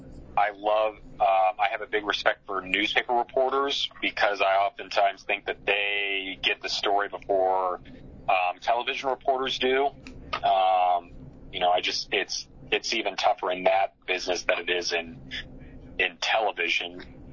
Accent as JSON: {"language": "English", "town": "Kansas City", "region": "Missouri", "country": "United States", "said": "I'm from Kansas City, but this was a home away from home because, I would come up here as a kid."}